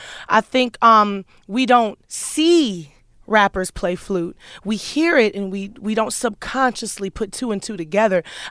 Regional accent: Houston, Texas, United States; growing up in Houston and freestyle rap. rapping was very first nature to me.

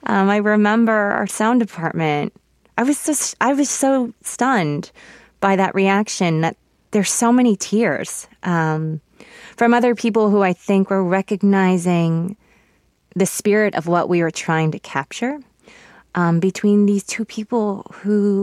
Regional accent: Los Angeles, California, United States; born there; first language Korean; English is a second language; I was born in Los Angeles. I am an American. My parents immigrated from Seoul, Korea, and Korean was my first language

